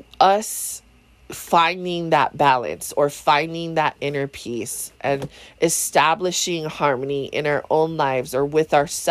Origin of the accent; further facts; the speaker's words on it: Hawaii, United States; because we're from Hawaii, we're like, these aren't here